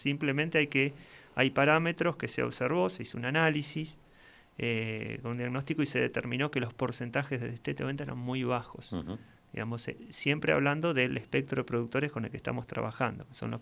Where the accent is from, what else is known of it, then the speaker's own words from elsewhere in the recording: Buenos Aires, Argentina; now in Zapala, Argentina; yo vengo de la provincia de Buenos Aires, de una realidad distinta